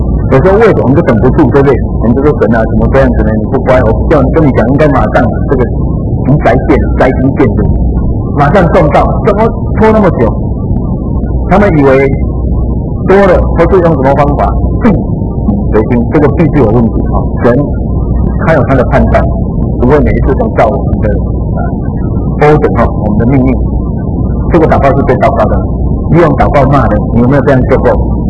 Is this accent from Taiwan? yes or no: yes; Taiwan; 啊，这个我们台湾人很欣赏这个